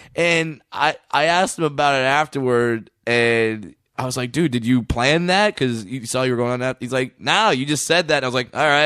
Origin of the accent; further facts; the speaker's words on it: California, United States; I'm from Southern California. I brought everybody. I brought my family.